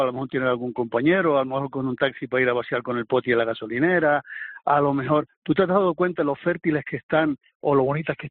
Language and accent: Spanish; Los Cristianos, Canary Islands, Spain; me estaciono en Los Cristianos, por ejemplo, lo conozco muy bien porque yo soy de allí